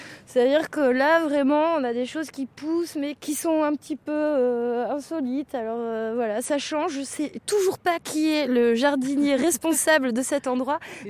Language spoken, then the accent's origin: French; Nantes, Pays de la Loire, France; now in Bordeaux, France; Moi, je suis nantaise